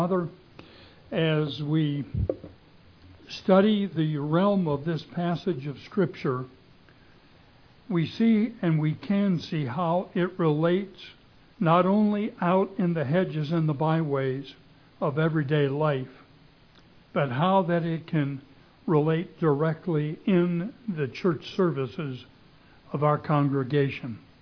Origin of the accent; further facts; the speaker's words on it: Phoenix, Arizona, United States; You know, I was raised in Phoenix.